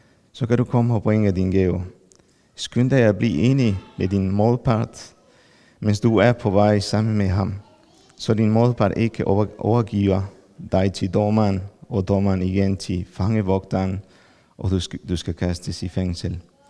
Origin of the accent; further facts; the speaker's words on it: Peru; Danish is a second language; now in Denmark; Jeg kommer fra Peru. Flyttede her i 2006. Jeg er gift med en bornholmer.